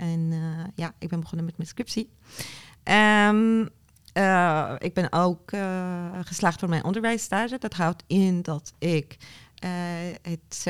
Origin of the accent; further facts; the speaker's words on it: Damascus, Damascus Governorate, Syria; moved away as an adult; now in Netherlands; Ik kom uit Syrië, uit Damascus, de hoofdstad om precies te zijn. Ik ben gevlucht met mijn kinderen. En eigenlijk ben ik naar Nederland gekomen door gezinshereniging.